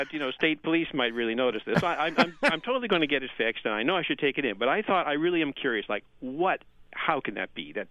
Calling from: Amherst, Massachusetts, United States; I'm calling from Amherst, Massachusetts.

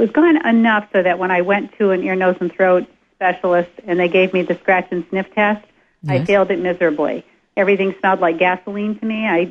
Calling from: Plattsburgh, New York, United States; Dawn, yes, I am calling from Plattsburgh.

